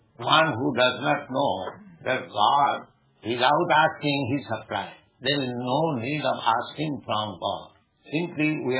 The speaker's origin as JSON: {"language": "English", "country": "India", "second_language": "English", "said": "Yes, but those who are chanting, they are not dying. I'm Indian. I'm not dying."}